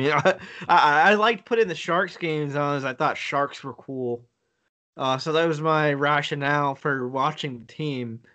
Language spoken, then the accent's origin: English; Long Island, New York, United States; I was a season ticket holder back for the New York Islanders when I was a little kid growing up on Long Island.